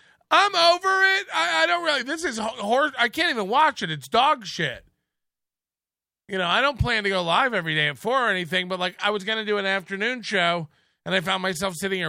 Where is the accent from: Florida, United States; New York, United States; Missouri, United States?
Florida, United States; When I was growing up in Florida